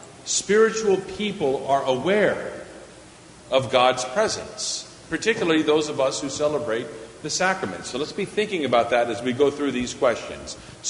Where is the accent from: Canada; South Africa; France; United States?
United States; Austin, Texas; also born or lived in California; Most of my life, I was born in California, but I lived most of my life in Austin, Texas.